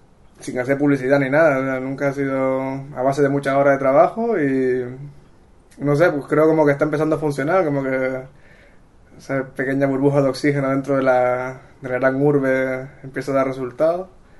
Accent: Canary Islands, Spain; Yo particularmente soy de Canarias y en Canarias solo se cultiva el 15% de lo que se come.

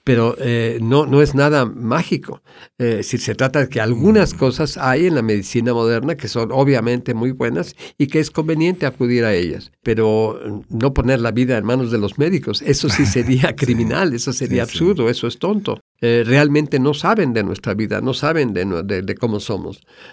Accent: Oaxaca, Mexico; Hace 25 años regresé a Oaxaca. Es una coincidencia, no fue simplemente por regresar a Oaxaca, regresar a mi tierra, la tierra de mis ancestros.

